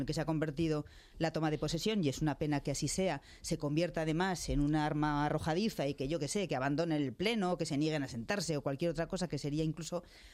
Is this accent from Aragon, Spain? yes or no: yes; Zaragoza, Aragon, Spain; also born or lived in Catalonia; now in Madrid, Spain; soy de Zaragoza, viví en Cataluña y ahora estoy en Madrid